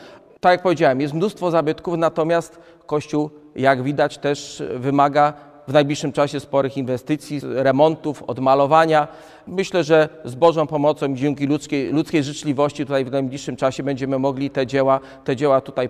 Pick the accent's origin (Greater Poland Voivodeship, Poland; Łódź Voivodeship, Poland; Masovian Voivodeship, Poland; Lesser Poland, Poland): Greater Poland Voivodeship, Poland; Ostrów Wielkopolski; Pochodzę z Ostrowa Wielkopolskiego